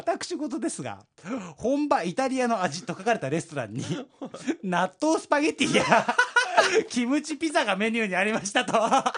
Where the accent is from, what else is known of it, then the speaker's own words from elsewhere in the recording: Saitama, Japan; 東京の東の方の街って俺埼玉出身だからあんま行かないの